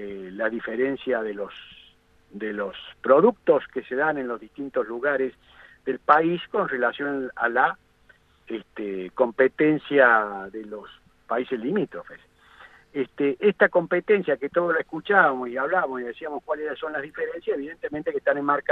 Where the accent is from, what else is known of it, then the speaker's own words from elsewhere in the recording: Argentina; porque somos argentinos y queremos que nuestro país esté bien